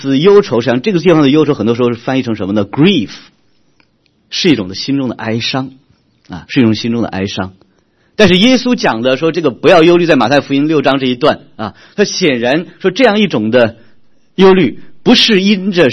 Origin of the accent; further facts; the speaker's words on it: China; 我们中国人有句话叫酒后吐真言